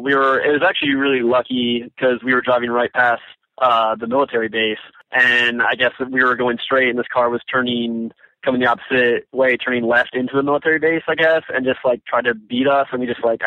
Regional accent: Virginia, United States; born there; also born or lived in Texas / New York; my dad was in the Army, so we moved around a little bit. Like, I lived in Texas when I was younger. I was born in Virginia, actually, and we lived up in upstate New York for a while.

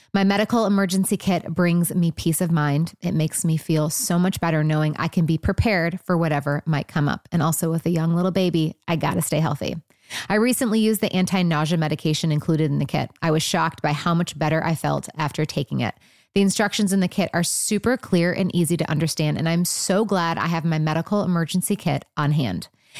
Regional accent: Michigan, United States; Michigan.

